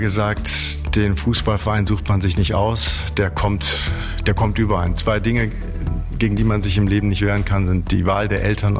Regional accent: Germany; now in Munich, Germany; Ich bin kein Berliner. Unser Wohnsitz, unser Hauptwohnsitz ist in München. Ich bin aber auch kein Münchner. Ich komme ursprünglich, und dafür kennen wir uns wahrscheinlich noch nicht lange genug, um das zu verraten, aus der Stadt des Westfälischen Friedens.

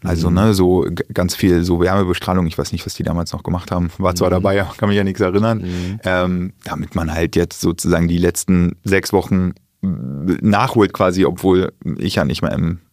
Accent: Germany; born there; ich bin viel zu früh geboren in der DDR

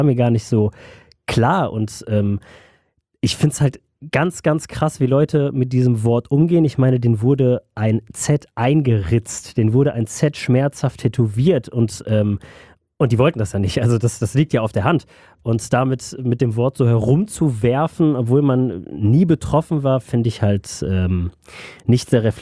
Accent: Düsseldorf, North Rhine-Westphalia, Germany; da war einfach eins bei dem Ort um die Ecke, wo ich aufgewachsen bin, in Düsseldorf-Lierenfeld

